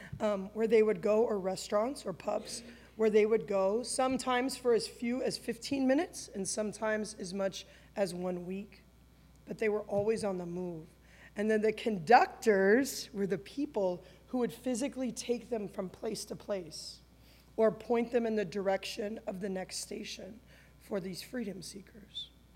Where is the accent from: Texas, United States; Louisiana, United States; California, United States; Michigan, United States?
California, United States; Anaheim; And so I grew up, many of you know this, I grew up in Anaheim, in Orange County. Went to college in Irvine, right down the street, served in Costa Mesa, served in Dallas, served in Orange and Marietta, and now I'm in Paris.